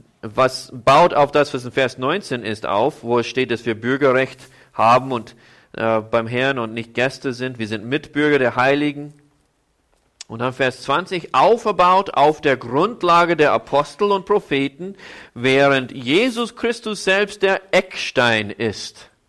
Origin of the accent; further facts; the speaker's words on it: Iowa, United States; In meiner Jugend lebte ich in Iowa.